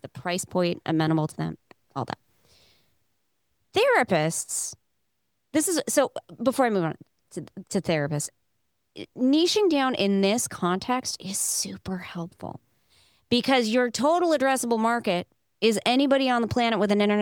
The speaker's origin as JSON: {"language": "English", "region": "Oregon", "country": "United States", "said": "I'm from Oregon originally."}